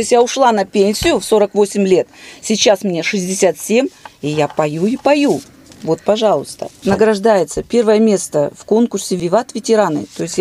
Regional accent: Irkutsk, Irkutsk Oblast, Russia; родилась в Иркутске, всю жизнь прожила в Иркутске, всю жизнь прожила в родном Рабочем. Это моя малая родина, и я горжусь этой родиной. И училась, и работала все там. Тюрьма рядом, дом рядом с тюрьмой.

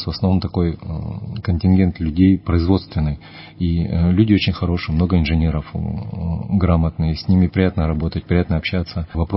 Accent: Angarsk, Irkutsk Oblast, Russia; born there; Я родился в городе Ангарске в семье инженеров. Получил после средней школы, окончил политехнический техникум Ангарске

